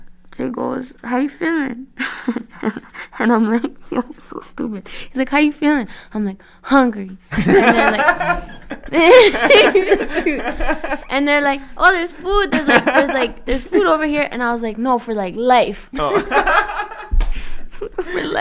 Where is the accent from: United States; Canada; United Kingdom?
Canada; Toronto, Ontario; I was born in Toronto, Canada.